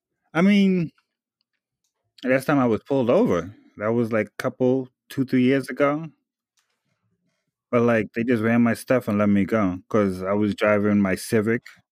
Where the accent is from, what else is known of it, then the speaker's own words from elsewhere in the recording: Queens, New York, United States; when I grew up in Jamaica, Queens, in like the late 90s, it was all black people around me.